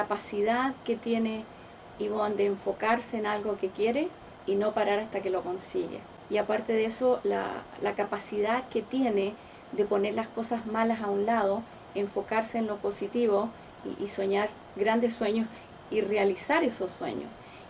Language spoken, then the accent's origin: Spanish; Chile; moved away as an adult; cuando llegué a este país no hablaba inglés, que me vine de Chile después del golpe de Estado, 3 meses antes de recibir el título en la Universidad de Chile en Santiago